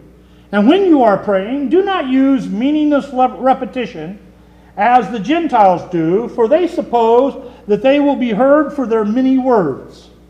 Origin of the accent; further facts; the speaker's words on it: Fullerton, California, United States; also born or lived in Brea; We grew up in Orange County, Fullerton, Brea.